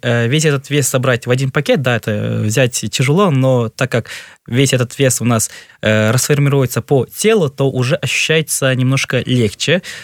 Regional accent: Kyrgyzstan; я, Руслан, Кристина, Вика, все мы из Кыргызстана.

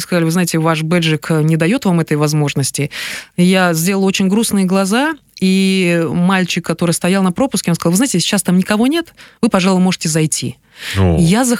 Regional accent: Kyrgyzstan; мы постеснялись сказать, что мы из Кыргызстана

